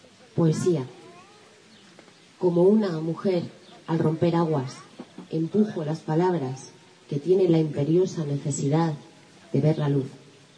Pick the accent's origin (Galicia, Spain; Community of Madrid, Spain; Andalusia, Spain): Community of Madrid, Spain; Madrid; vengo de Madrid y me voy a quedar otra noche más